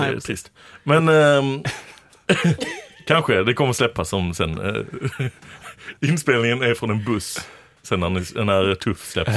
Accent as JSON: {"language": "Swedish", "town": "Lund", "region": "Skåne", "country": "Sweden", "said": "jag är ju halvislänning, va? Ja. Och så är jag från Lund"}